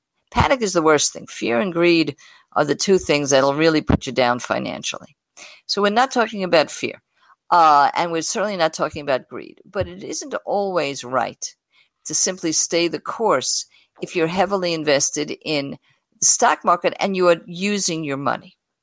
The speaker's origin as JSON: {"language": "English", "town": "Brooklyn", "region": "New York", "country": "United States", "said": "He sees Ron is very fancy, but I'm from Brooklyn. I'm not so fancy."}